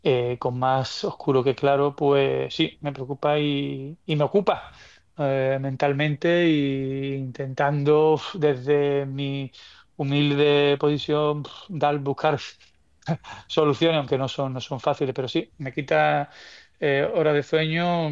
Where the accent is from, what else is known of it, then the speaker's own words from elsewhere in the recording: San Fernando, Andalusia, Spain; Yo soy no muy cañailla, lo siguiente, ¿no? Soy muy, muy de San Fernando.